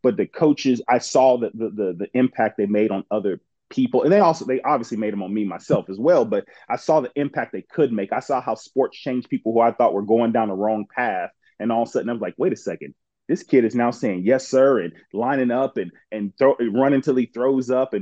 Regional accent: Houston, Texas, United States; also born or lived in Detroit; My dad took a job out in Houston. Weird thing, I was born in Detroit because he was training in Detroit to take the job in Houston.

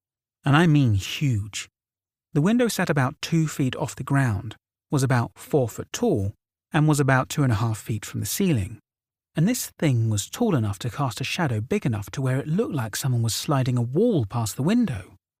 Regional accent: Oregon, United States; I grew up in Oregon. As most Oregonians do, we did a lot of camping.

